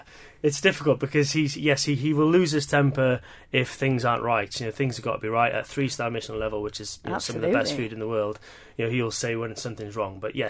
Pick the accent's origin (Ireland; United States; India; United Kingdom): United Kingdom; Wales; I'm not from around here. I'm from North Wales.